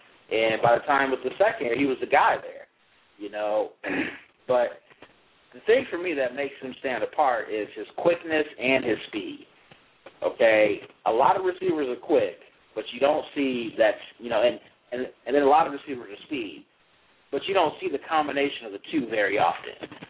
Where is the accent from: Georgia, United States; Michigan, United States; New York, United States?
Michigan, United States; Kalamazoo; he's from Kalamazoo. Yes, I'm also from Kalamazoo.